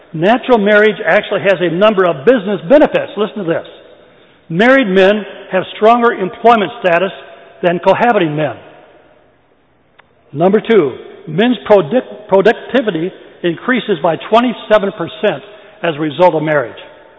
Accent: Michigan, United States; Michigan, my home state

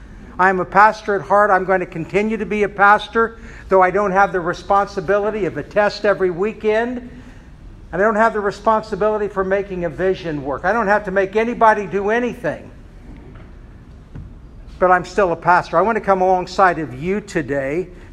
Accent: Indiana, United States; I started pastoring in Kokomo in 74, born and raised in Tipton County, so highly aware of Kokomo, people of Kokomo, as well as the people of Tipton County. And so this is my home.

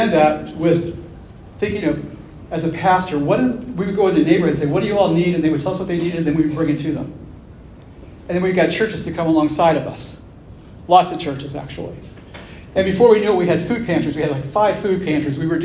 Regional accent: Kokomo, Indiana, United States; And I am from Kokomo, and I grew up in Kokomo, and I actually graduated from the real Kokomo High School.

